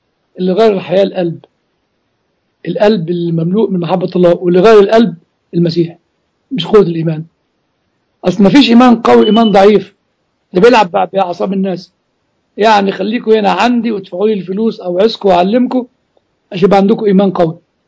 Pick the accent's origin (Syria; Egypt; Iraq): Egypt; زي الصعيد عندنا في مصر.